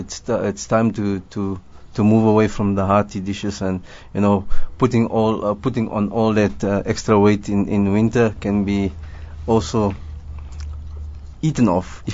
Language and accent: English; Cape Town, Western Cape, South Africa; I'm growing up in Cape Town